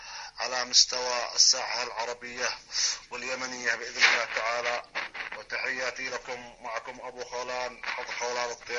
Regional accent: Khawlan, Sanaa, Yemen; أن يشاركوا في هذا الحرب الظالمة على بلدنا اليمن

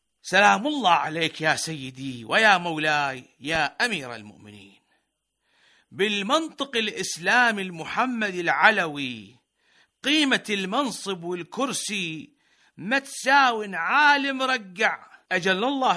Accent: Iraq; فإحنا كشعب عراقي ندعمكم ونتشرف بتمثيلكم إنا بالبرلمان

